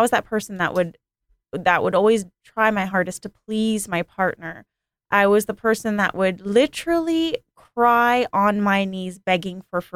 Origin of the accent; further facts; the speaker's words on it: Vancouver, British Columbia, Canada; In my hometown of Vancouver, Canada